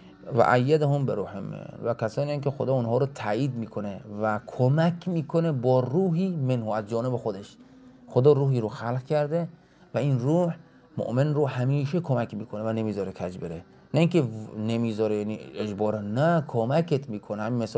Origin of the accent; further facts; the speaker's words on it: Iran; برای ما که ایرانی هستیم و ایرانی و عربی خیلی نزدیک به من